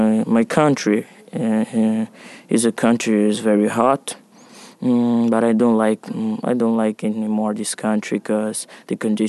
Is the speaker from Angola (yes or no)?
yes; Cabinda, Angola; English is a second language; I am from Angola, but I came from Cabinda, is separately from Angola.